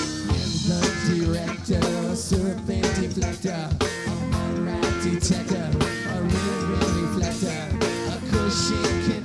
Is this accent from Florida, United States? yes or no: no; Vermont, United States; but we're from the States, we're from Vermont, and I want to thank you for listening tonight.